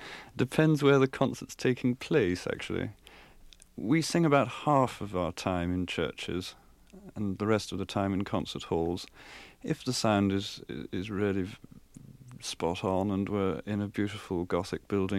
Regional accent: Winchester, South East England, United Kingdom; I was brought up in Winchester

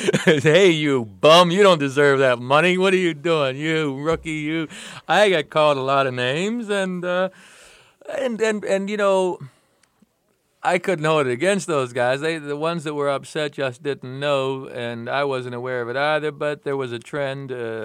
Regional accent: Pennsylvania, United States; The guys knew I was from Pennsylvania.

